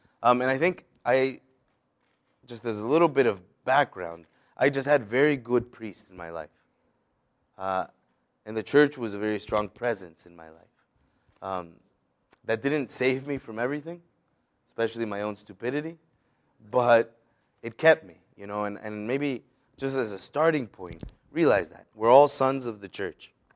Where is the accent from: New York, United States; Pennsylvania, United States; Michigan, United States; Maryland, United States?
Maryland, United States; Gaithersburg; also born or lived in Rockville; I'm kind of a local yokel, I suppose. I'm from Gaithersburg originally. My family's from El Salvador, Central America. But I was born and raised in Rockville and in Gaithersburg. And I'm kind of young, you know, so I'm 30, just turned 30.